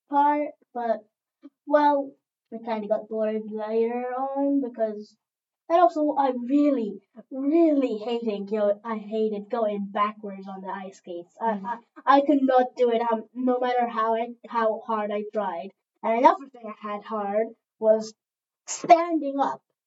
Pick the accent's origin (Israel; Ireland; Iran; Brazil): Brazil; also born or lived in Mexico / United States / United Kingdom; I was born in Brazil, went to Mexico, went to America, went to England. I've also been to Cuba and Miami